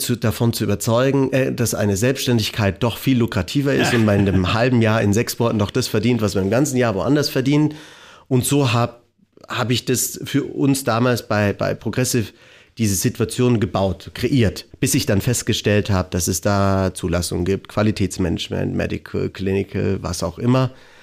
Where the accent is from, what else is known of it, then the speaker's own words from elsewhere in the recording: Landsberg am Lech, Bavaria, Germany; also born or lived in Austria; Und bin im beschaulichen Landsberg am Lech groß geworden.